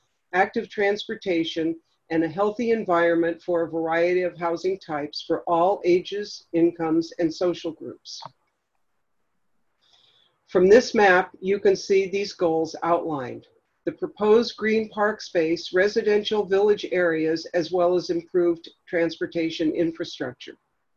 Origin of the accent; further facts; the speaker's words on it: San Diego, California, United States; I grew up in Point Loma, and my family has owned property and operated businesses in the Midway area for nearly 60 years.